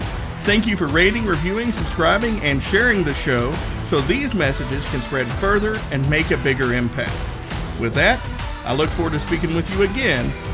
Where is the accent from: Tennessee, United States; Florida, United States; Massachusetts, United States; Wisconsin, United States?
Tennessee, United States; accent: Tennessee; I got to be my Tennessee accent.